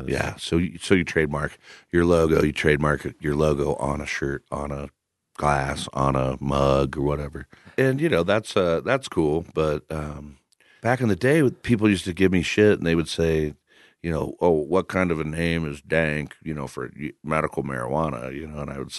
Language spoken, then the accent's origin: English; Midwest, United States; back in the day growing up in the Midwest, you know, we called it KB